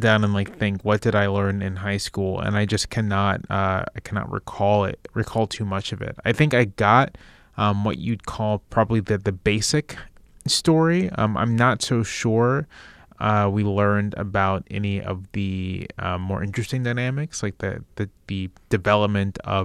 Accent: Virginia, United States; I grew up in Virginia.

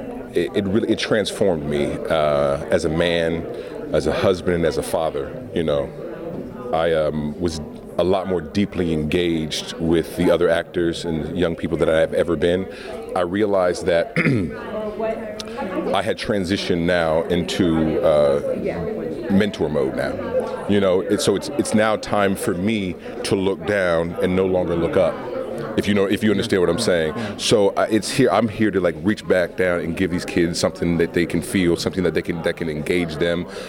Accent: Oakland, California, United States; You know, I was raised in Oakland and August and working with all these brothers.

